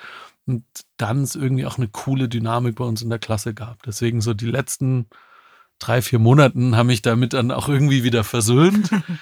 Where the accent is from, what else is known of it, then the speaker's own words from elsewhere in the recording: Tumringen, Baden-Württemberg, Germany; Ich bin in Tumringen im heutigen Mettle zur Schule gegangen, in die Grundschule, später in Containern, in Inslingen und so weiter.